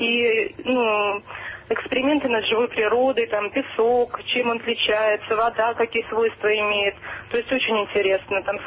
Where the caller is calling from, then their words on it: Moscow, Russia; Да, я звоню из Москвы